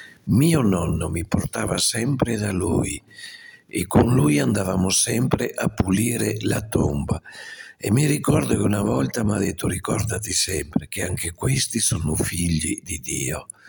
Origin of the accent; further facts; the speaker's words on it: Veneto, Italy; lì nel mio paese, in Valpolicella